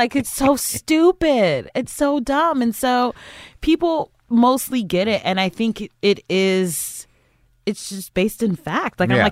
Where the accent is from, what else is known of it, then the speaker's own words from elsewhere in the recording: Cleveland, Ohio, United States; I'm from Cleveland, Ohio.